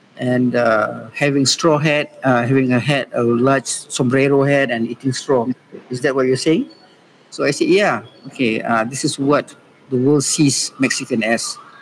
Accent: Malaysia; I think that's the essence of being the good part of being Malaysian. We are probably kind and we are open

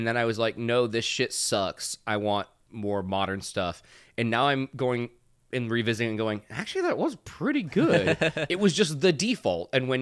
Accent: Michigan, United States; I grew up in Michigan, so it was like one of those things.

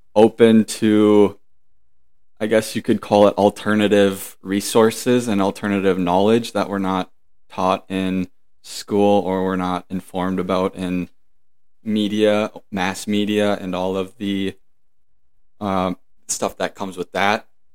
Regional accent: East Bethel, Minnesota, United States; So East Bethel, Minnesota. Went to high school in Forest Lake with my fellow Zach Ruger here.

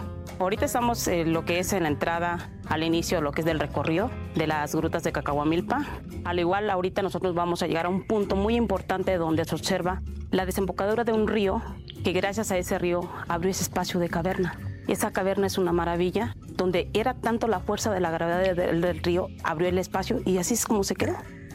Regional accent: Mexico; Soy nativa de aquí

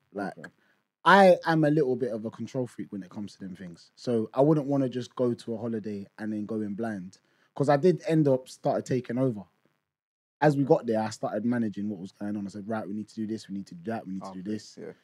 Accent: London, United Kingdom; And we was like, oh, we're from London.

